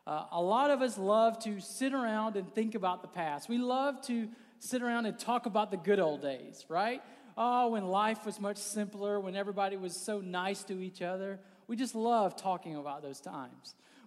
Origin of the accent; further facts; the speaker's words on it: the South, United States; And I grew up in the South, so I can't really relate to a white Christmas.